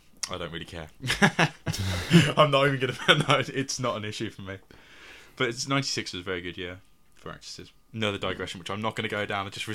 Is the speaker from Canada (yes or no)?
no; United Kingdom; even though I'm British, it makes you want him to get there.